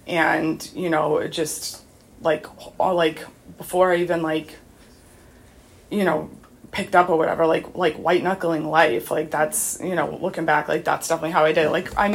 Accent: Massachusetts, United States; I grew up here in Massachusetts, up on the North Shore, and from a very young age, I never felt comfortable in my own skin.

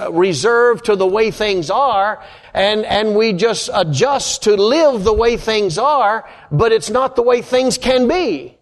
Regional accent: North Carolina, United States; accent: North Carolina; also born or lived in Vermont; many years, my wife and I pastored for 34 years and pioneered two churches in North Carolina. That's my accent, North Carolina.

